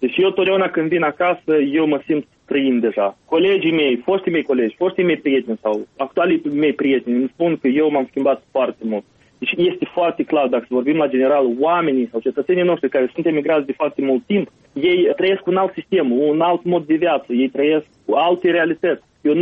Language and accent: Romanian; Moldova; moved away; noi mai suntem moldoveni, din păcate.